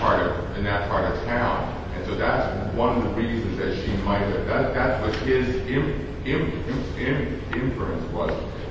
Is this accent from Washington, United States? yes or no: no; Rhode Island, United States; I'm from Rhode Island, and there's a professor, Robert Savoniak, from Rhode Island College